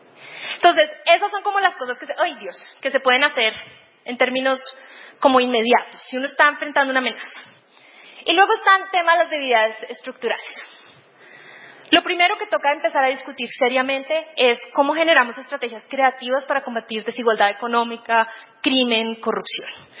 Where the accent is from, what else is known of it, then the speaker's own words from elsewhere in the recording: Colombia; para entrar al Congreso de mi país, yo soy colombiana